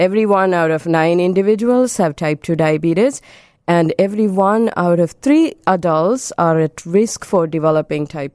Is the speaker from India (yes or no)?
yes; India; I come from India.